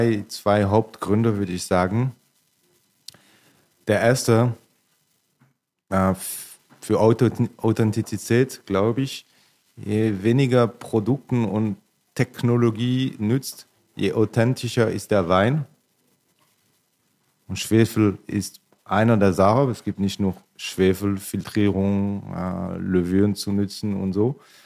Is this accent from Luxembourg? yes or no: no; Grand Est, France; ich bin ursprünglich Elsässer, ich war auf dem Gymnasium in Freiburg im Breisgau.